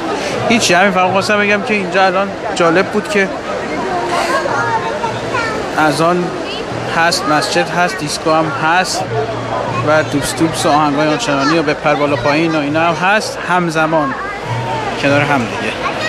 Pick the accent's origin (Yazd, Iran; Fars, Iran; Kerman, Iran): Yazd, Iran; چون ما هم یزدی هستیم